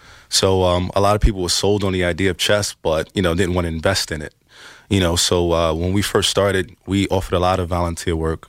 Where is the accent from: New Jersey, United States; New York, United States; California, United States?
New York, United States; Bronx; So, you know, when we tell people we're from the Bronx, when we tell people we're from the, you know, a really rough neighborhood, and we tell people we're chess instructors